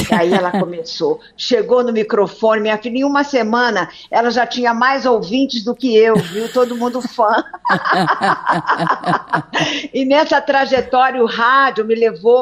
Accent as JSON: {"language": "Portuguese", "region": "Rio de Janeiro", "country": "Brazil", "tie": "born or raised there", "said": "Para esse Rio de Janeiro que eu amo de paixão, sou carioca da gema, com muita honra, com muito orgulho e muito amor."}